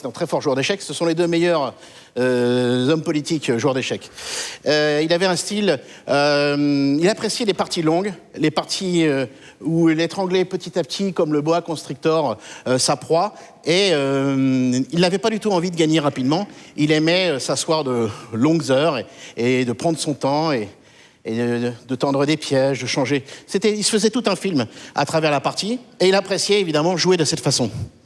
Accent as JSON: {"language": "French", "town": "Évry", "region": "Île-de-France", "country": "France", "said": "Je viens d'Evry."}